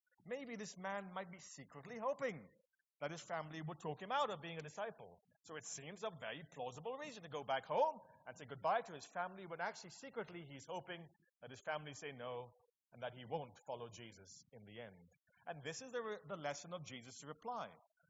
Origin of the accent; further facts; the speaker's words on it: East of England, United Kingdom; I come from Cambridgeshire, by the way. I come from Cambridgeshire.